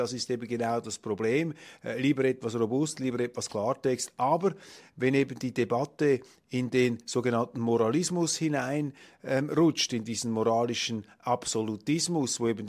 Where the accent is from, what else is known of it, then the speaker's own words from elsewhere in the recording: Switzerland; gerade auch als Schweizer, als EU-skeptische Schweizer